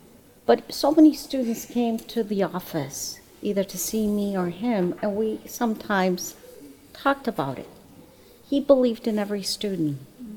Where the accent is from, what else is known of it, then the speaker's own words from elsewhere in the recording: Newport, Rhode Island, United States; He was New Bedford, I was Newport. Very close together.